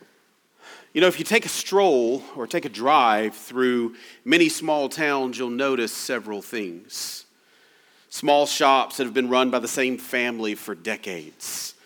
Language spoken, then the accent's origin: English; Shreveport, Louisiana, United States; That's the situation with my hometown. When I was growing up, Shreveport, Louisiana was the second largest city in Louisiana, just behind New Orleans. And in South Shreveport, where I grew up, there was a bit of an economic boom going on.